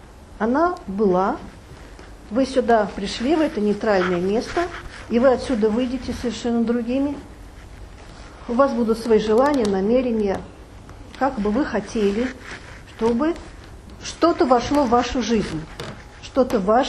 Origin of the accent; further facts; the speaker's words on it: Moscow, Russia; формально он жил в Челябинске, он сибиряк, формально я москвичка